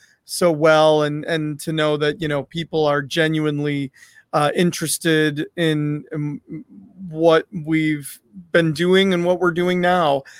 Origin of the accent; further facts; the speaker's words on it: Detroit, Michigan, United States; I'm from Detroit, Michigan, and Detroit has a rich history of rock music.